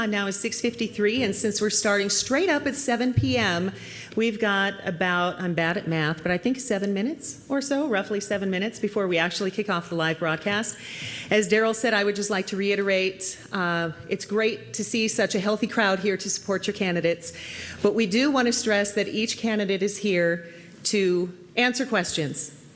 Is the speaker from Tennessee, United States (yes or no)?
no; Miles City, Montana, United States; I'm a mom and I'm from Miles City